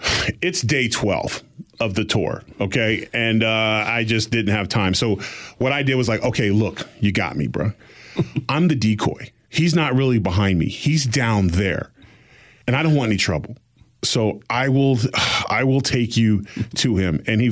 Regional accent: Exeter, New Hampshire, United States; born there; And I was born in Exeter, New Hampshire

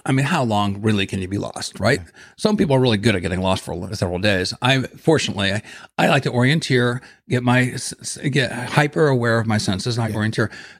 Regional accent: Ohio, United States; So I grew up in Ohio in this laboratory, and my brother John influenced me, and I wanted to become a scientist.

